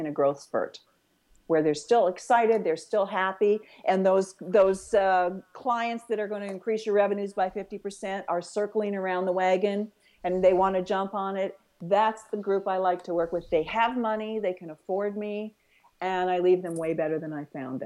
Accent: North Dakota, United States; I'm from North Dakota, so we get that whole Midwestern vibe.

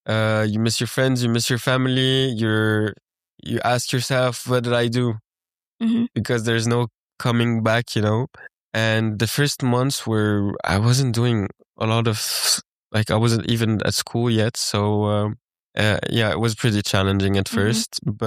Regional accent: Geneva, Switzerland; now in St. Gallen, Switzerland; even though I grew up in Geneva. The difference between Geneva and St. Gallen, I felt it as well.

